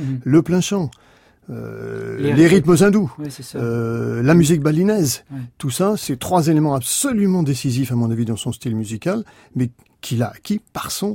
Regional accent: Nantes, Pays de la Loire, France; Moi, je suis nantais. Mon univers, c'était les plages. J'avais jamais mis les pieds en montagne.

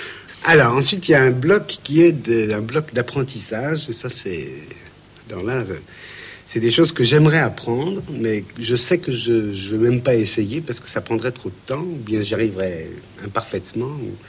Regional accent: Paris, Île-de-France, France; J'ai jamais été, depuis que je suis parisien, c'est-à-dire depuis ma naissance

